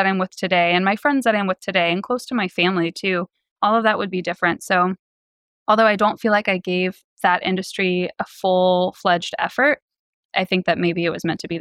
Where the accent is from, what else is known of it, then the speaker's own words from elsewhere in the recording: Dayton, Ohio, United States; this growth that was happening in my hometown. So decided to move back to Dayton